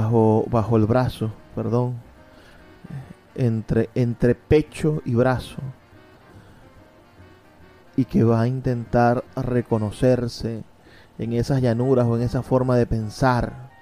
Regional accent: Venezuela; deberían ser nuestros referentes literarios obligatorios para conocernos como venezolanos

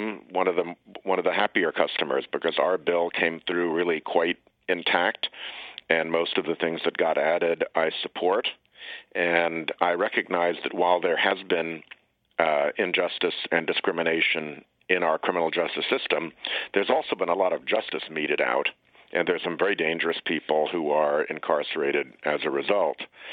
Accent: Rhode Island, United States; particularly in my home state of Rhode Island

